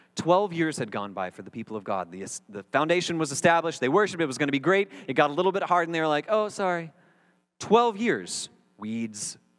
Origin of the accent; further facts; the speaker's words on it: Panama City Beach, Florida, United States; You know, when I grew up in Panama City Beach, Florida, which is where many of you college students go to break commandments.